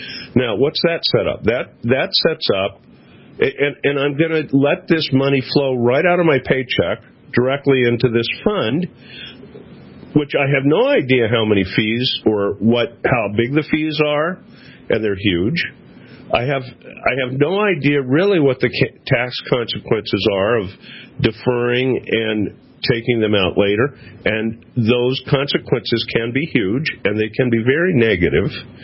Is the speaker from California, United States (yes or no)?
yes; California, United States; I grew up in California. Of course, we had four seasons there, earthquake, flood, fire, and drought.